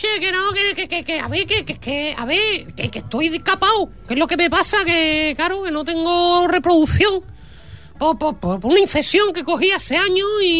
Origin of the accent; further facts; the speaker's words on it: Andalusia, Spain; Que soy andaluz y me cuesta poquito de pago.